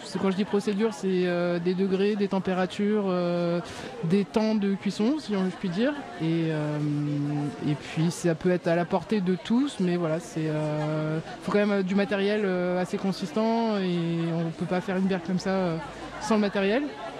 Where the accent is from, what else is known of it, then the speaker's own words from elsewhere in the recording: Paris, Île-de-France, France; Alors, je viens de Paris